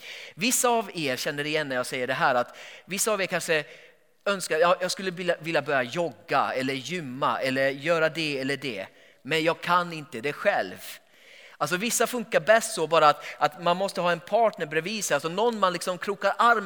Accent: Borås, Västra Götaland County, Sweden; Jag är från Borås från början.

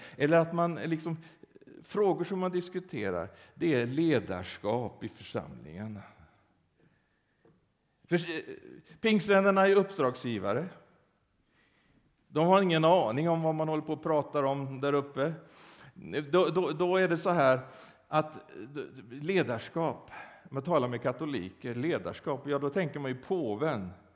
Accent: Sweden; alltså jag är ju svensk själv

